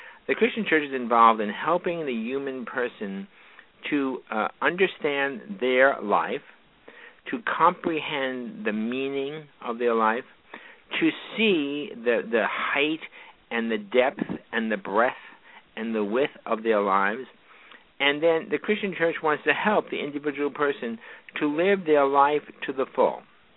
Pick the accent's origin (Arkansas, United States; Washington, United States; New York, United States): New York, United States; accent: New York; I'm a New Yorker, you know, that accent slips through there all the time.